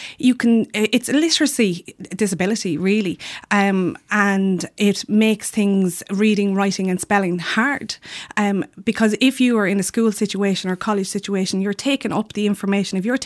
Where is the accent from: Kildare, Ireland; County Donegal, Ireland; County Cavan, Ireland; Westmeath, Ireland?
Kildare, Ireland; Naas; now in Laois, Ireland; I'm from Naas, so forever Lily White.